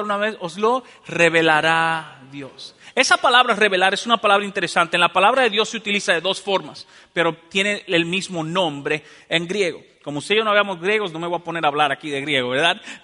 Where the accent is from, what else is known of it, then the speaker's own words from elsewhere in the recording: Dominican Republic; En mi país, en República Dominicana, por ejemplo, hay problemas eléctricos terribles